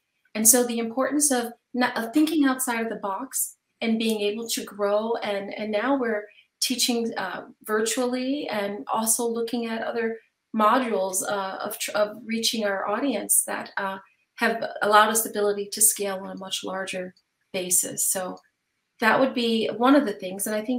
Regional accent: Buffalo, New York, United States; I have been, I'm from Buffalo, New York. I'm from back east.

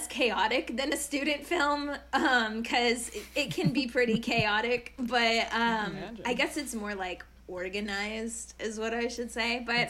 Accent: Savannah, Georgia, United States; So when I was growing up in Savannah, I believe I was 9 years old. I started doing plays at school, and then I got into the Savannah Children's Theater

